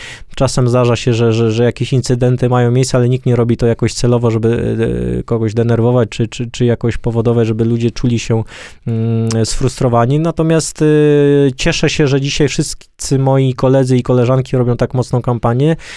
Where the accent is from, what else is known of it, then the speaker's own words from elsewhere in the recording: Łomża, Podlaskie Voivodeship, Poland; Ja pochodzę z Łomży, Łomża w sercu